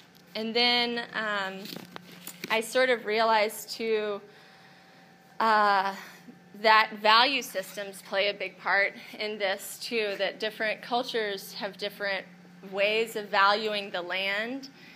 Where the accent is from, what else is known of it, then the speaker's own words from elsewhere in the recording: Alabama, United States; a terrain of where I grew up in North Alabama.